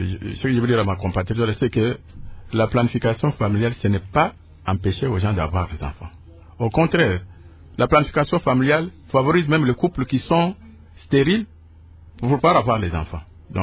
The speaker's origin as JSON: {"language": "French", "country": "DR Congo", "tie": "born or raised there", "said": "Moi, je suis né à RDC, j'ai grandi à RDC."}